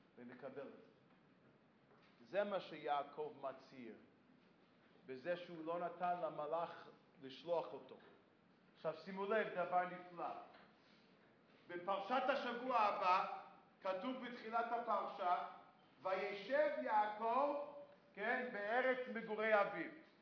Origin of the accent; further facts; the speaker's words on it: United States; לא יודע אם שמתם לב, אני בא מארצות הברית. שמתם לב?